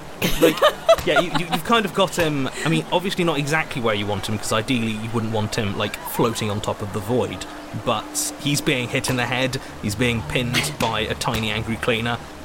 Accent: South West England, United Kingdom; I'm from Dorset

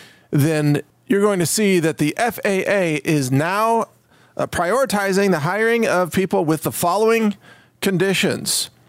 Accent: Midwest, United States; I grew up in the Midwest. I know exactly what it's like.

